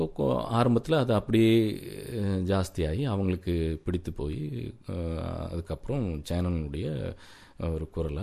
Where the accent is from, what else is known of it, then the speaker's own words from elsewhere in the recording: Coimbatore, Tamil Nadu, India; now in Chennai, India; என்னுடைய சொந்த ஊர் வந்து கோயம்புத்தூர். என்னுடைய அப்பா அம்மா எல்லாரும் வந்து கேரளால இருந்து இங்க வந்து குடி அமர்ந்தாங்க. 14 ஆண்டுகளுக்கு முன்னால நான் இங்க சென்னை வந்தேன்.